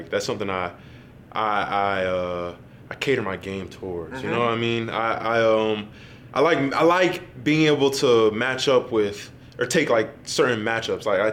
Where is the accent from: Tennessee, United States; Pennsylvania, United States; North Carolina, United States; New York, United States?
North Carolina, United States; I knew them because I'm from North Carolina.